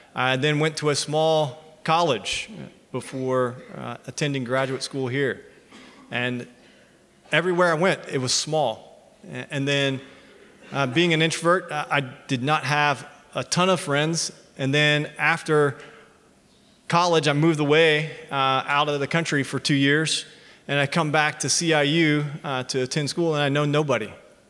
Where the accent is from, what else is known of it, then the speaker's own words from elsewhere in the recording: Columbus, Georgia, United States; So I grew up in Columbus, Georgia. I lived in the same house all my life. I pretty much grew up on one city block, going to school and church in that same city block.